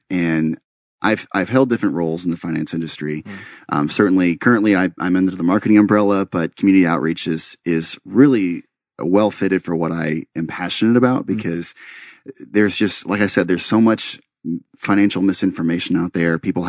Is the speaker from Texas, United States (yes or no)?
yes; Texas, United States; And growing up in a smaller town in Texas, one thing I love about Texas, and I'm so sorry for being a Texan and plugging Texas